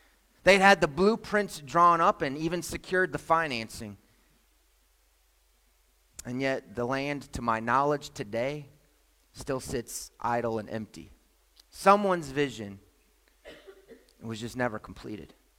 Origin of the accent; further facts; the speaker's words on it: Chicago, Illinois, United States; I'm from Chicago, and one of my favorite places in the world to walk is Michigan Avenue in downtown Chicago.